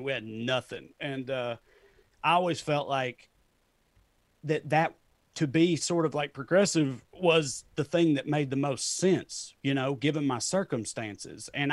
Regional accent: Salina, United States; moved away; my accent is like way, way dampened from when I first left my hometown. Wow. When I first left Salina, I sounded like this when I left Salina. Like, and I got made fun of in Salina for talking proper, talking like a city boy.

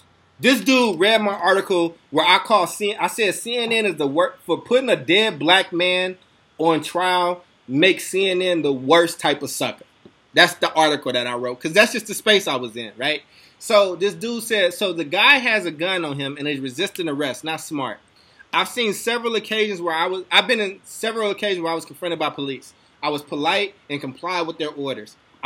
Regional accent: Oakland, California, United States; also born or lived in Chicago, United States; I'm from Chicago. I was born in Chicago. I'm an Oakland boy. I spent the majority of my life here.

